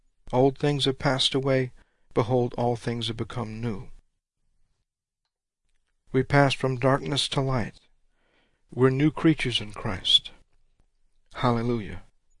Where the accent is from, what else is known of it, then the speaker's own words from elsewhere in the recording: Louisiana, United States; I'm from Louisiana, I'm a Cajun.